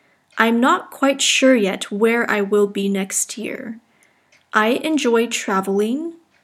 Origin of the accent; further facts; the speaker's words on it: San Jose, California, United States; now in France; I'm 25 years old. I'm from San Jose, California. San Jose is known for its tech industry and sunny weather.